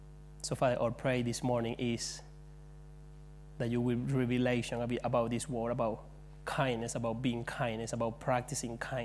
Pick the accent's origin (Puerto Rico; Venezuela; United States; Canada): Venezuela; first language Spanish; English is a second language; I am from Venezuela and I speak Spanish.